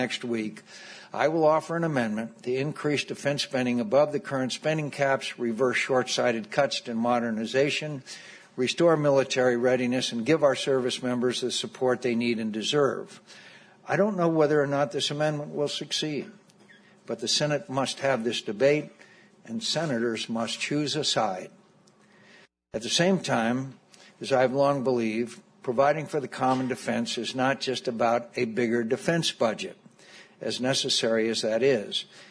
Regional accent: Arizona, United States; the boneyard of my home state of Arizona

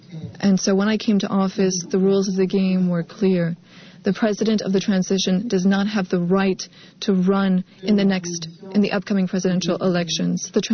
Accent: Burkina Faso; I'm from Burkina Faso, which is also another country in difficulty.

